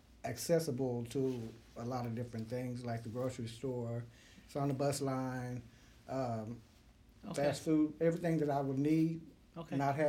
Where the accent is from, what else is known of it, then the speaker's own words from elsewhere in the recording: Dallas, Texas, United States; Right here in central Dallas, maybe 5 minutes from downtown.